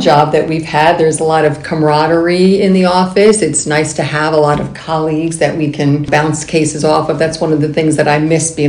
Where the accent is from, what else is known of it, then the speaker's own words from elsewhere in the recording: New York, United States; I have been an attorney for about 30 years now. I grew up here in Orange County. I went to Washingtonville High School